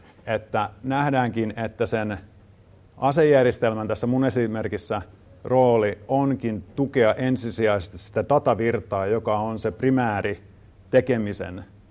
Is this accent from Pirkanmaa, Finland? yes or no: yes; Pirkkala, Pirkanmaa, Finland; also born or lived in Tampere; Mun oma tausta on siis sellainen, että itse asiassa en tule Tampereelta, vaan tuun Pirkkalasta sieltä Tampereen kupeesta.